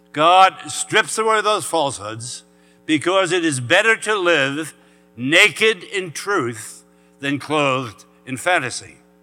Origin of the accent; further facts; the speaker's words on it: New York City, New York, United States; now in New Orleans, United States; My hometown is Brooklyn, New York, and for the last 23 years, I've been a transplanted Yankee living in the Deep South in New Orleans, still trying to learn how to say ha, wa, ma, ma, and ba.